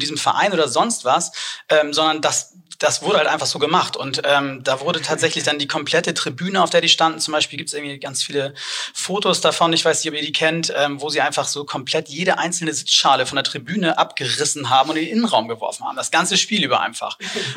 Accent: Hamburg, Germany; als Hamburger

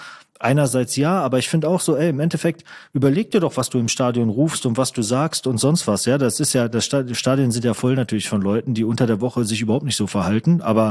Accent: North Rhine-Westphalia, Germany; moved away as an adult; irgendwann nach der Schule aus dem Ruhrgebiet weggezogen. Gerade dadurch, dass ich weggezogen bin, hat so meine Heimat noch eine höhere Bedeutung für mich bekommen.

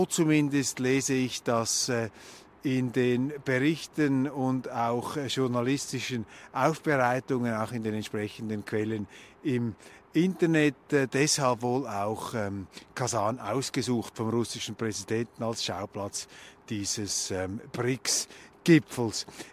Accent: Switzerland; auch mit mir als Schweizer offensichtlich, ging das einigermaßen gut vonstatten.

